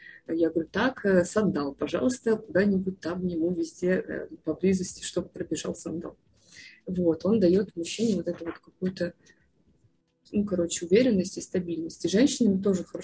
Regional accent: Saint Petersburg, Russia; всю жизнь жили в мегаполисе, как я, например, да, родилась в Питере, и вообще там за городом редко бываю.

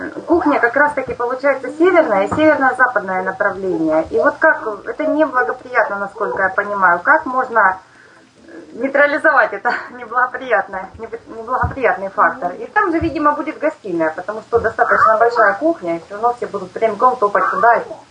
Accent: Rostov Oblast, Russia; Я из Ростовской области.

